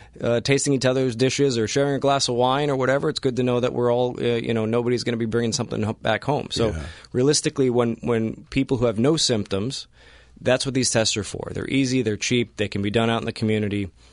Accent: Miami, Florida, United States; Yeah, I'm from here. I'm from South Florida. I went to University of Miami for medical school.

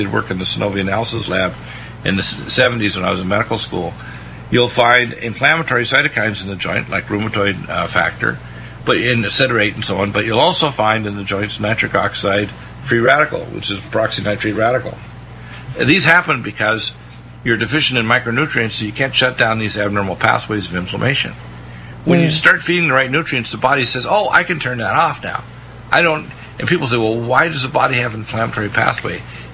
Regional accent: Truro, Nova Scotia, Canada; also born or lived in Detroit, United States / Halifax / Dartmouth; I was born in Detroit, but raised in rural Nova Scotia, and I can tell you, Truro and then Halifax, Nova Scotia, and Dartmouth

